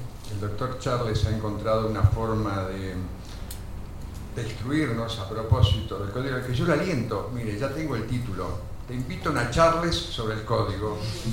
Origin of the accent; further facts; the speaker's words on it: Maldonado, Uruguay; vengo del departamento de Maldonado.